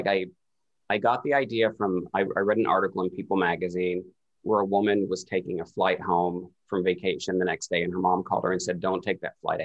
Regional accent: Kentucky, United States; I grew up in Eastern Kentucky. We were too poor to go to the theater.

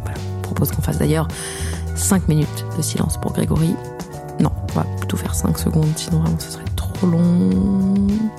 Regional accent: France; je m'y connais en matière de président nul puisque je suis française.

